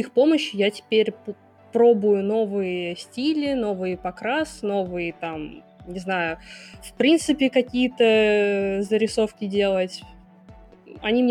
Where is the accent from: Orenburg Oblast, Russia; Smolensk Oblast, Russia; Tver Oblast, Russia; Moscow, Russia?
Moscow, Russia; Я художник из Москвы, как ни странно.